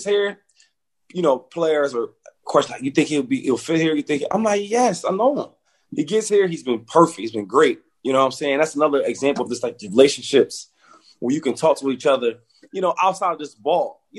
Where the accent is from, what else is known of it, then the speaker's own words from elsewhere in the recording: Harrisburg, Pennsylvania, United States; And that's like a hometown thing for me because I'm from Harrisburg. It's like an hour away